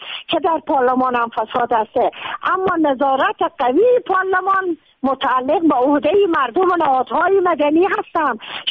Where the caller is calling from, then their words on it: Maidan Wardak, Afghanistan; وردک زنگ زدم از واسی تومان